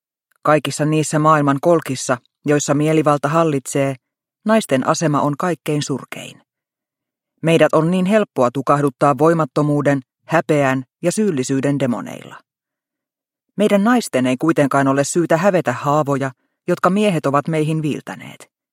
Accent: Xinjiang, China; Finnish is a second language; now in Finland; Olemme kotoisin Kiinan luoteisprovinssista, joka on pinta-alaltaan suurempi kuin Saksa, Ranska sekä Espanja yhteensä ja sijaitsee linnuntietä vajaan 3000 kilometrin päässä Pekingistä.

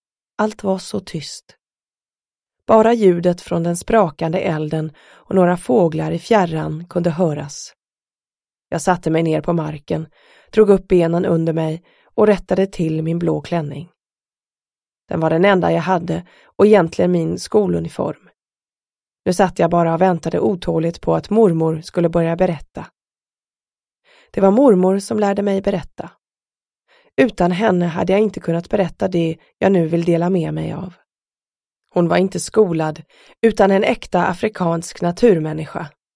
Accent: Burundi; För mig skulle kriget i mitt hemland Burundi bli en utväg från ständigt lidande och utsatthet.

